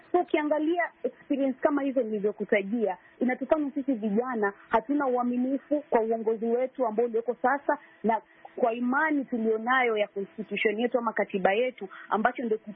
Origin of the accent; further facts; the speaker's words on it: Mombasa, Mombasa County, Kenya; mimi ni mwanaharakati wa masuala ya elimu na haki za wanawake, natokea Mombasa, Kenya.